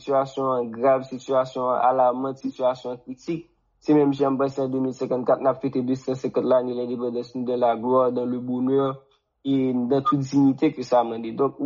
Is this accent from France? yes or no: no; Haiti; une défaite temporaire parce que en tant que haïtien